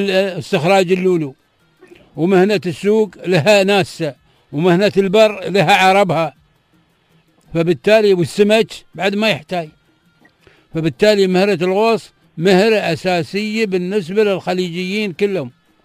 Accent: Dubai, United Arab Emirates; احنا نتكلم عن وضعنا في دبي هنا

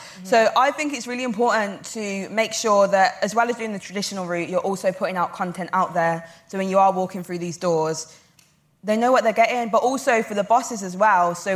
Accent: Birmingham, West Midlands, United Kingdom; representing my hometown, Birmingham, representing LGBTQ plus communities

